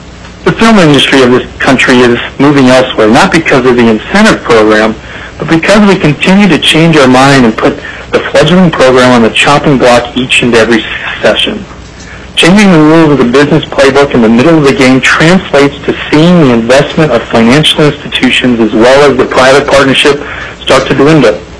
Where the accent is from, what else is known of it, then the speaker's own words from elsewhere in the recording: Alaska, United States; I'm proud to say that they've been here in Alaska, my home state.